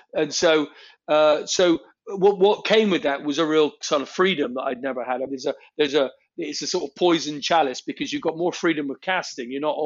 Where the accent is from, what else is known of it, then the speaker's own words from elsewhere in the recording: England, United Kingdom; I love his accent, and I'm English.